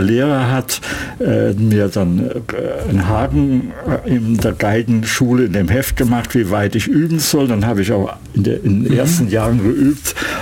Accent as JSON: {"language": "German", "town": "Saarbrücken", "region": "Saarland", "country": "Germany", "said": "davor war ich in Baden, in Karlsruhe, wo ich studiert habe, aber ich stamme aus Saarbrücken, wo ich mein Studium begonnen habe."}